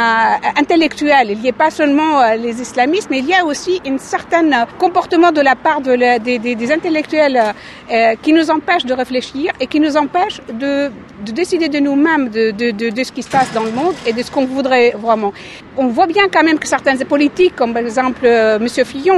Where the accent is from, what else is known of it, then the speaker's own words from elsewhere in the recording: Syria; Nous sommes des Syriens, avant tout.